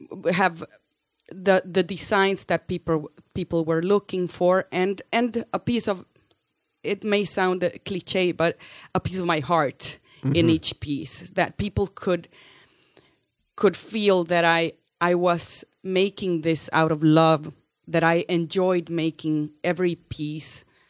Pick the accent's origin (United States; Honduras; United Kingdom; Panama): Honduras; English is a second language; In my country, I'm from Honduras.